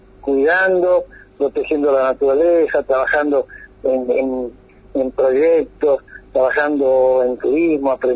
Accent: Salta, Argentina; yo soy de Salta, del norte argentino

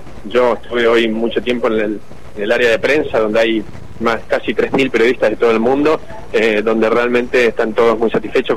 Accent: Argentina; Es la oportunidad para mostrarle al mundo lo que somos los argentinos.

